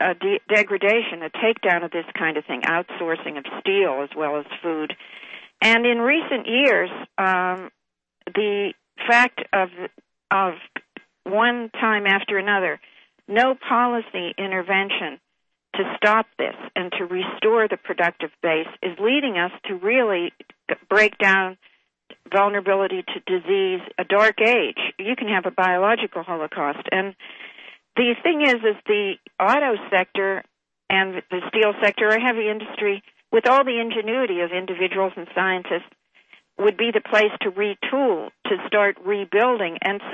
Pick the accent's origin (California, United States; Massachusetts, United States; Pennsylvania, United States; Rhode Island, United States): Pennsylvania, United States; Pittsburgh; near my hometown in Pittsburgh, Lock and Dam Number 1 in Emsworth is 80 years old.